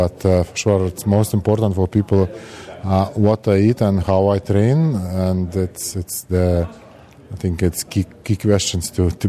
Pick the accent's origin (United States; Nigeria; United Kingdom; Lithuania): Lithuania; from Lithuania. I am the 4 times world's strongest man.